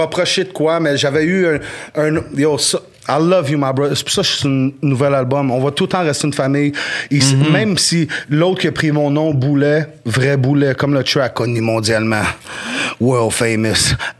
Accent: Cap-Rouge, Quebec, Canada; je suis seul qui vient pas de Sorel, je viens de Cap-Rouge

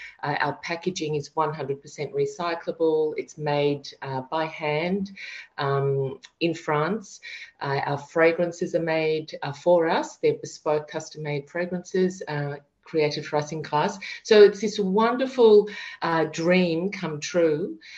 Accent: Melbourne, Victoria, Australia; We're from Melbourne, Australia, and we have, a lovely home near the beach

